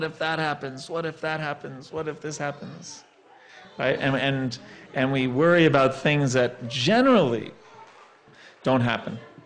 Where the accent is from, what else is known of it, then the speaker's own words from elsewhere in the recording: New York, United States; Yeah, but I grew up in New York.